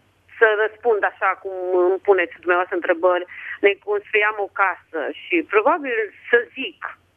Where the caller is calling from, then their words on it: Hunedoara, Hunedoara County, Romania; Da, sunt o doamnă din Hunedoara.